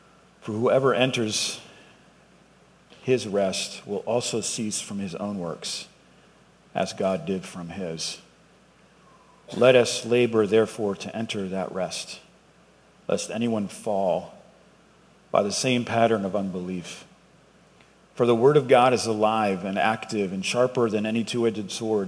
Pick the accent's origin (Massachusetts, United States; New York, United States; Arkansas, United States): Massachusetts, United States; Boston; now in Texas, United States; So I'm originally from Boston, the Boston area, and I hope that's not a deal breaker, but we got to Texas as quick as we could, as they say, right? So I've been here since 2016